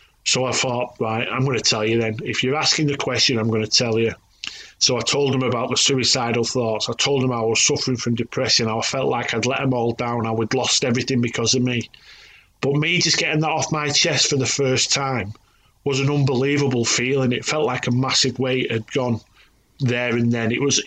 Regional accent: Oldham, North West England, United Kingdom; that suits me down to the ground because I'm from Oldham and I'm tight and talking doesn't cost anything.

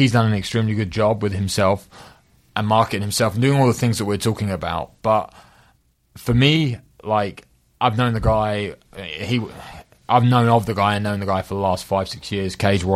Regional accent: London, United Kingdom; I'm from England, London.

